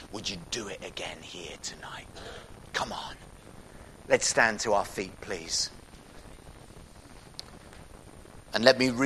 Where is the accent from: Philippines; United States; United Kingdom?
United Kingdom; Oxford, South East England; Great English martyrs of the 1500s in my hometown of Oxford.